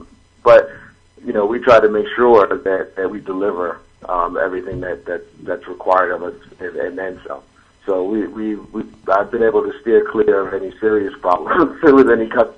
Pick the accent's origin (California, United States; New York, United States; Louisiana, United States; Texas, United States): New York, United States; Brooklyn; I'm based out of Brooklyn, born and raised in Brooklyn.